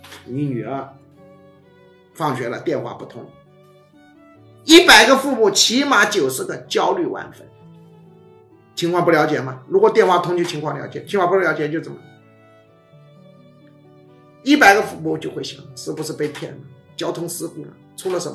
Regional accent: China; 我们中国人想象的阴谋，把它减 80%， 差不多跟实际的阴谋程度差不多

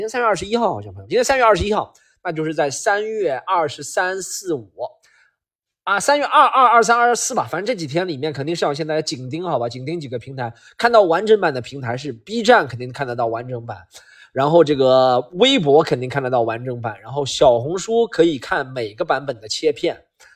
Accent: Shanghai, China; 有我们上海人这么精明的人种，对不对？上海人这么精明的人种都会被别人坑，是吗？

